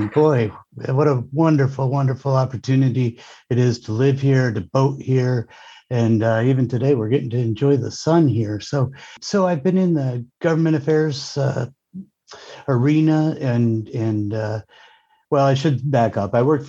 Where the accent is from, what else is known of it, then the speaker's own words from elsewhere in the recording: New York, United States; And I grew up in Western New York and sailing on inland lakes every Sunday and Wednesday with Dad